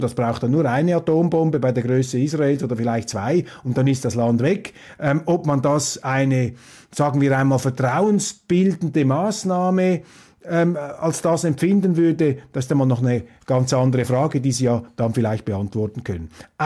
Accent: Switzerland

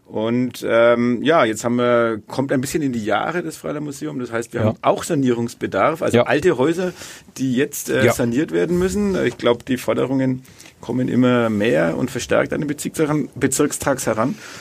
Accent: Bad Windsheim, Bavaria, Germany; Weil ich komme aus Bad Windsheim.

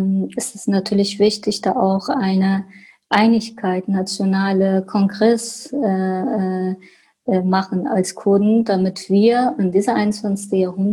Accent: Germany; Wir sind hier mittlerweile in Deutschland. Ich bin auch hier aufgewachsen

